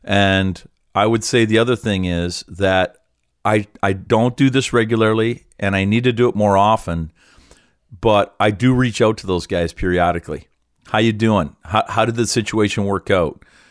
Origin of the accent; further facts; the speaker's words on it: Canada; I would think that as a Canadian, I think we would tend to ask more.